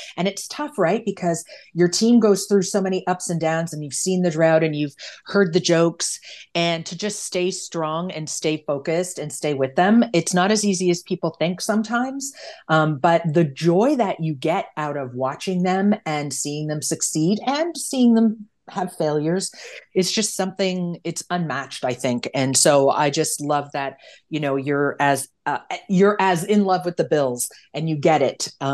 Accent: Toronto, Ontario, Canada; So I grew up in Toronto and our feed was Buffalo.

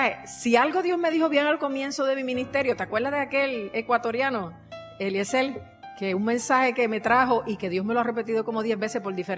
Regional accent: Puerto Rico; Por eso nos estamos humillando como puertorriqueños y nos tenemos que humillar más.

